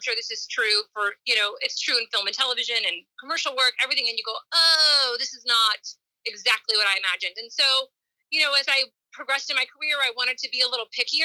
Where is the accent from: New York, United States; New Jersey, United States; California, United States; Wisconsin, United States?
New York, United States; New York City; I'm a New Yorker.